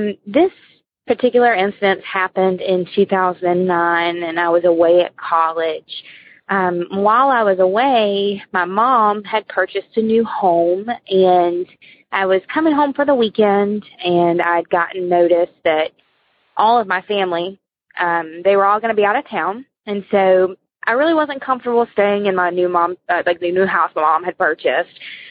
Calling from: Georgia, United States; I'm calling from Georgia.

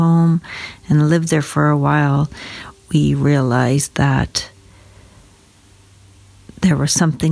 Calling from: Alberta, Canada; I am calling in from Southern Alberta, and I'll just keep my name anonymous.

